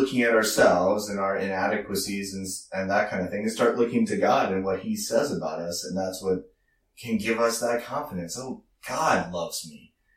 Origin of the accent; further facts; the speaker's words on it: Virginia, United States; But that film was actually filmed near where I grew up in Virginia.